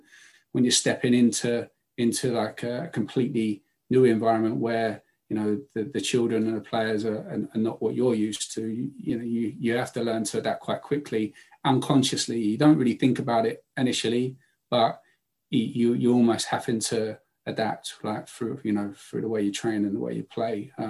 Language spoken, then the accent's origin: English; South East England, United Kingdom; Like I was traveling in from Kent.